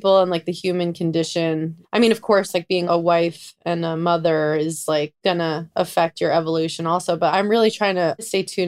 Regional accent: New York, United States; I loved growing up in New York, being around a diverse group of people

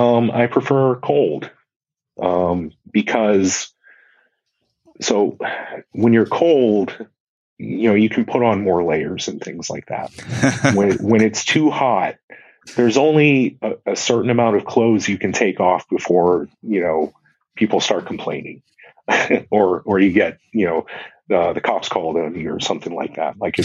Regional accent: Hawaii, United States; Like, so I'm from Hawaii, so you would think I would like the warm

